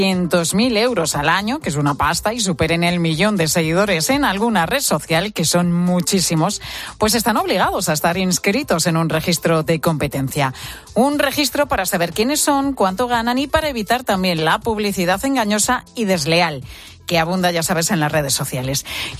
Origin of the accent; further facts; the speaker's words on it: Madrid, Community of Madrid, Spain; que es muy característica los que somos de Madrid